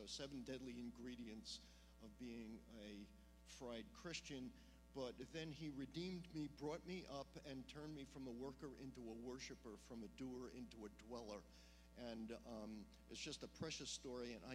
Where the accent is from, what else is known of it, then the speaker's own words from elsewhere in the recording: Houston, Texas, United States; all the books that I brought up from Texas, we're from Houston, by the way, or if you're from New York, it's Houston.